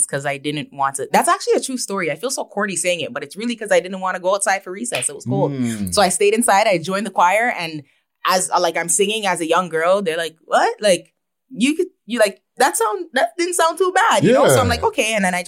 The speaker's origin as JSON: {"language": "English", "town": "Toronto", "region": "Ontario", "country": "Canada", "tie": "born or raised there", "also_born_or_lived": "Brampton", "said": "I was born and raised my childhood in Toronto, and I moved to Brampton. I started grade 8 in Brampton."}